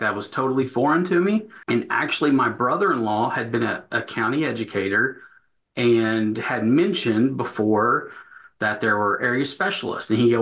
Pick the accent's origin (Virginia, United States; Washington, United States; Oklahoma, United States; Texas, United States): Oklahoma, United States; El Reno; So to keep it a little brief, so I grew up in El Reno, Oklahoma, kind of typical family operation for the area, some wheat, some cows, some yearlings